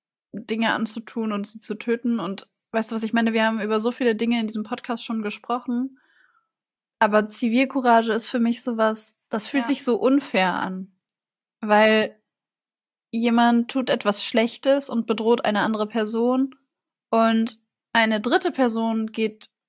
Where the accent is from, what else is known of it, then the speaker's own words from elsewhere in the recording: Hanover, Lower Saxony, Germany; Also, ich bin selber ja ursprünglich in Hannover aufgewachsen. Und Hannover ist ja jetzt nicht unbedingt die allerfriedlichste Stadt, sagen wir es mal so.